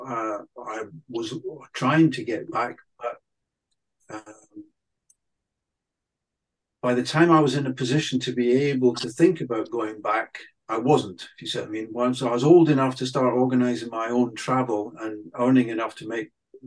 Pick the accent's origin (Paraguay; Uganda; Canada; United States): Uganda; Fort Portal, Western Region; also born or lived in Kampala; technically, I was born in Kampala in the capital city, but I grew up in the Kalembe Valley and in Fort Portal.